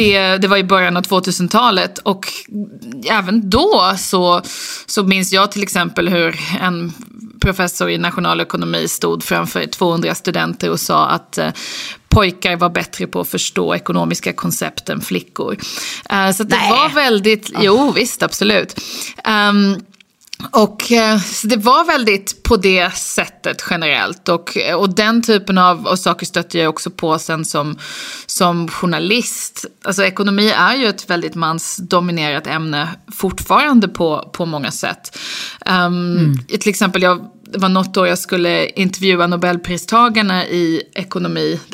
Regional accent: Lund, Skåne, Sweden; now in Stockholm, Sweden; Nej, men jag är uppvuxen i Lund, pluggade i Uppsala och lite i USA. Och sen så flyttade jag till Stockholm

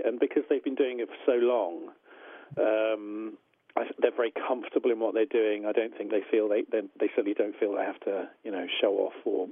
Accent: United Kingdom; Honestly, when you're on a film like this, you're as a British puppeteer, you're essentially background talent.

